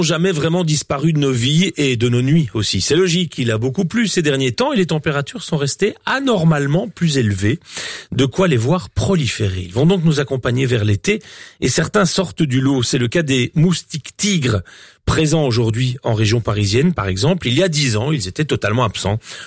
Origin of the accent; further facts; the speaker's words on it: Brussels, Belgium; se déroule chez nous, à Tour et Taxi, à Bruxelles.